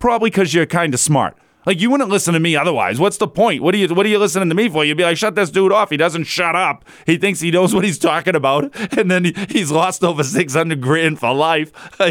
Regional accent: Methuen, Massachusetts, United States; Where my hometown. That's where I grew up, Methuen.

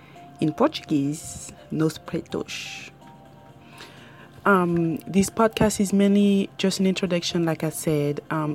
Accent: France; first language French; English is a second language; I was born and raised in France. My parents are from Africa, both from the Congo, Congo Brazza. So I was raised in a very African household

